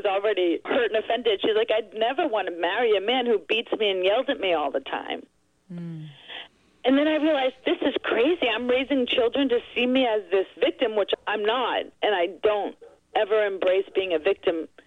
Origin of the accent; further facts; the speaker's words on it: Edison, New Jersey, United States; I grew up Jewish in Edison, New Jersey, where me and Heidi Selzman were the only Jews.